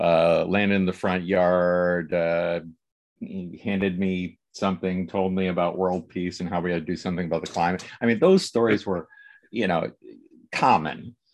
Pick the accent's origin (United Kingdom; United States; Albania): United States; Midwest; where I grew up in the Midwest, they certainly weren't in any of our bookstores.